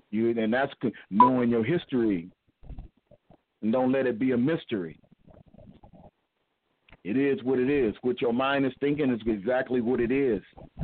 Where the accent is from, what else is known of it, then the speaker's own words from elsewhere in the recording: Oak Park, Illinois, United States; now in Elmhurst, United States; I grew up here in Oak Park. But I got priced out, so I live over here on the other side of Oak Park now. I live in Elmhurst, behind the hospital, because that's the only place I could afford to live.